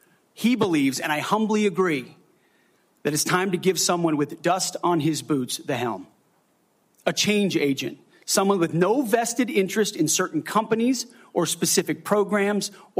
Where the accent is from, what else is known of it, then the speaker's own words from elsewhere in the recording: United States; We are not Republicans. We are not Democrats. We are American warriors.